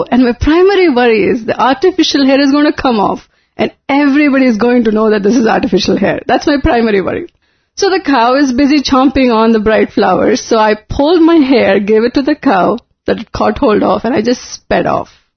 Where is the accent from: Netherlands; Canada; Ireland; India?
India; when you're growing up in India, especially it's a secular country